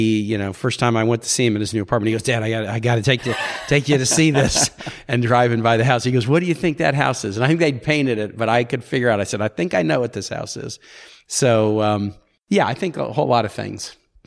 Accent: St. Paul, Minnesota, United States; born there; And, it's funny, I was born in St. Paul, so maybe that was another reason why I kind of liked these guys.

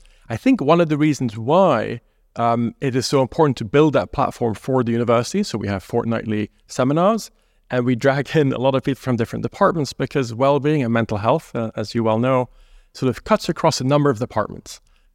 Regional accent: Belgium; born or raised there; English is a second language; moved away as an adult; also born or lived in United States

